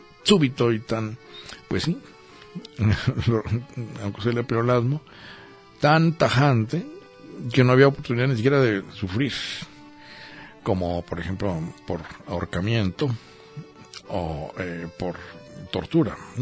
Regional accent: Mexico; Somos los mexicanos seres sexenales

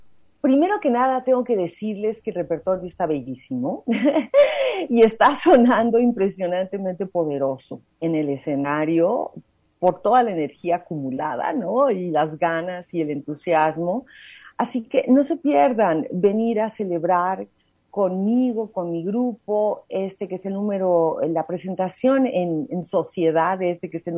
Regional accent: Mexico; nos ha conformado como mexicanos contemporáneos

